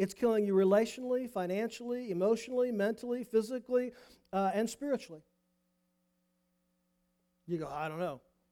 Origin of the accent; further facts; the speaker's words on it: Penn Yan, New York, United States; born there; No, I wasn't born in Indianapolis. I was born in Penyan, New York. Look it up. It's a real place. I'm not kidding. Penyan, New York.